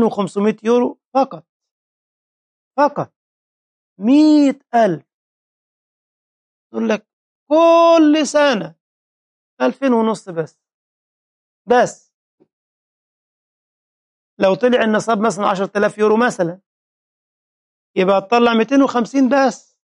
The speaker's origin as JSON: {"language": "Arabic", "country": "Egypt", "said": "وانا قلت لكم قصة عامل نفسه من بنها دي عندنا في مصر"}